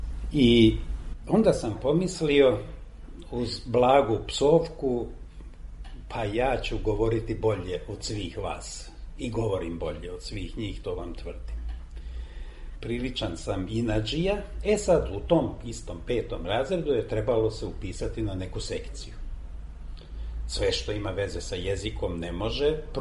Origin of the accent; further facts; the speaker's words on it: Mokrin, Vojvodina, Serbia; first language Hungarian; Serbian is a second language; u petom razredu još nisam govorio srpski jezik. 4 godine sam išao u školu na mađarskom jeziku, a rođen sam na Salašu.